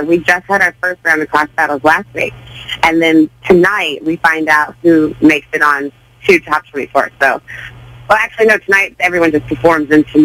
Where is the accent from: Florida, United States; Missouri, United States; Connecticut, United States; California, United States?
Missouri, United States; St. Ann; I grew up in St. Anne, like over by Bridgeton.